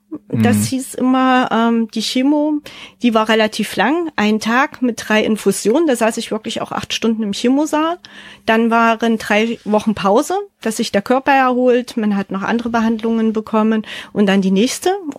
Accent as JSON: {"language": "German", "town": "Leipzig", "region": "Saxony", "country": "Germany", "tie": "born or raised there", "said": "Mittlerweile kenne ich meine Heimat Leipzig von einer ganz anderen Seite und auch Ecken, wo ich vorher nie war."}